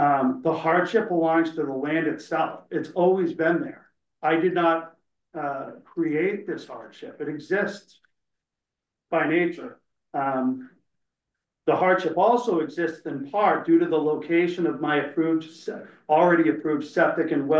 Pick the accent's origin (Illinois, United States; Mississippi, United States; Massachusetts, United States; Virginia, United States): Massachusetts, United States; I am from Massachusetts. I lived in the same house all my life.